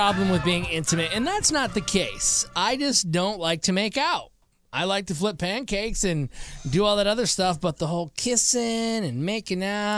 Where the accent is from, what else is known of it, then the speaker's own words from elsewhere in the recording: Michigan, United States; She's in Michigan, my home state